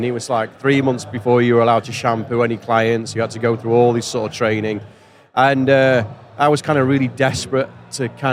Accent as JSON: {"language": "English", "town": "Sheffield", "region": "Yorkshire and the Humber", "country": "United Kingdom", "tie": "born or raised there", "also_born_or_lived": "London", "said": "Moved to Sheffield in the early 70s when my parents moved to work, and then been in Sheffield ever since."}